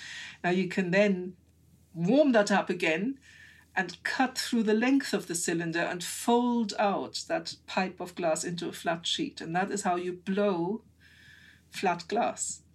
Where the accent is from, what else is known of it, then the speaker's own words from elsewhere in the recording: Frankfurt, Hesse, Germany; I walked into a museum in my hometown, Frankfurt, in Germany